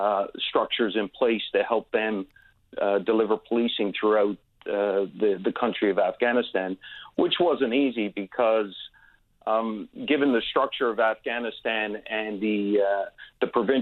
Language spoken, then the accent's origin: English; St. John's, Newfoundland and Labrador, Canada; also born or lived in Toronto; I was born in Buckins, and that's where my mom and dad met, and after a short stint there, we moved briefly to Toronto, and then my dad decided to come back to St. John's, So we moved back to St. John's.